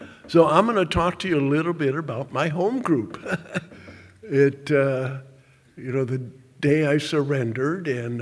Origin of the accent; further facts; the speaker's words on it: Hawaii, United States; Now, I'm a mouse from Hawaii, and I'm sitting very quietly